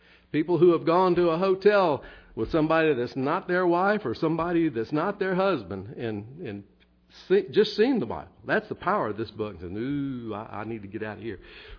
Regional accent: United States; I'm an American. I'm spoiled rotten.

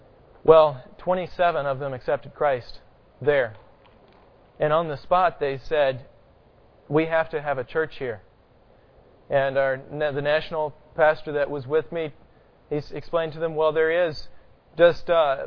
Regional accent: the South, United States; as a Southerner, growing up and hearing Southern English, it's a lot closer to what we speak than proper English anyway.

